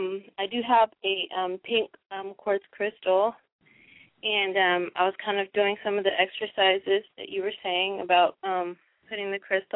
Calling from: Austin, Texas, United States; I'm calling from Austin, Texas.

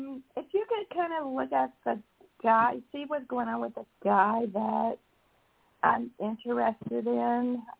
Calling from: Georgia, United States

